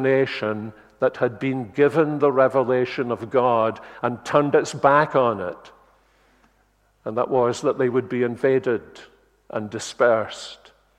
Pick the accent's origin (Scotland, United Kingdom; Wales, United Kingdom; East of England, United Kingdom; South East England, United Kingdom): Scotland, United Kingdom; Glasgow; I'm a Glaswegian, so I knew nothing about darkness until we went to live on the island of Unst, the most northerly island in the United Kingdom.